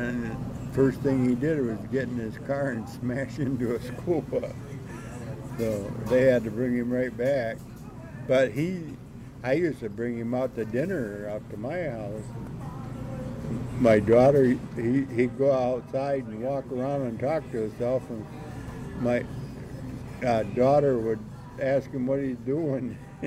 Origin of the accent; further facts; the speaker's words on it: Cadillac, Michigan, United States; I'm from Cadillac, and when I went there one day, I run into her on the street, and she was living in assisted living down there in Cadillac.